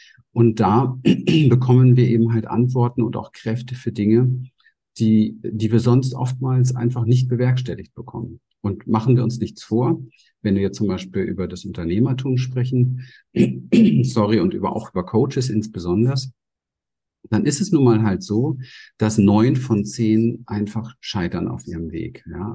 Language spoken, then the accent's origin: German; Berlin, Germany; Ich bin in Berlin aufgewachsen, im Hinterhof